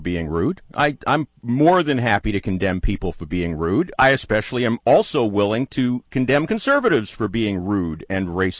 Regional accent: New York, United States; I'm from New York, and he was he was mainly a New Yorker.

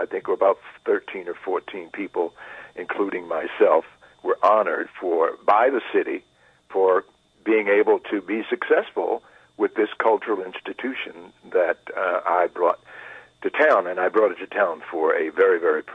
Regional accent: Washington, District of Columbia, United States; But no, I'm from Washington, D.C. proudly.

